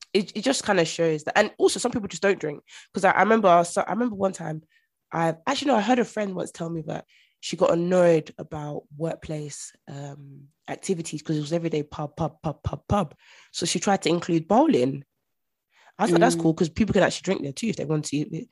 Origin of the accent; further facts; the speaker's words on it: Nigeria; For example, me, I'm Nigerian. My parents came to this country